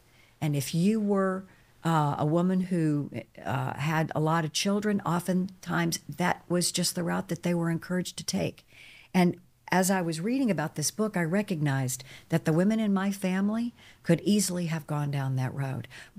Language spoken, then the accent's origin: English; Charlotte, North Carolina, United States; I was fortunately born into a stable and loving family. In 1961 in Charlotte, North Carolina